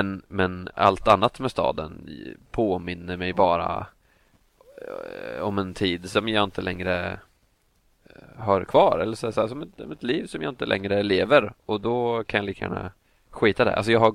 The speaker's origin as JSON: {"language": "Swedish", "town": "Norrköping", "region": "Östergötland", "country": "Sweden", "tie": "born or raised there", "said": "jag är inte helt borttappad i Norrköping. Jag har ju faktiskt bott här och växt upp här, och det är ju ändå min födelseort."}